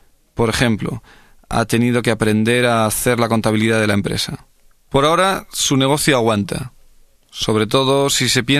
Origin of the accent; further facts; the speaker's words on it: Barcelona, Catalonia, Spain; soy de Barcelona, España.